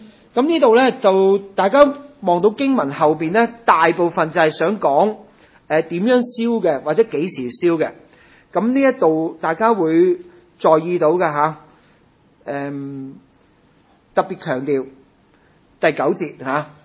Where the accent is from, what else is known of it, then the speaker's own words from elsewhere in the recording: China; 咦，我哋中國人都好鍾意燒㗎喎，佢燒同我哋燒有咩分別呢？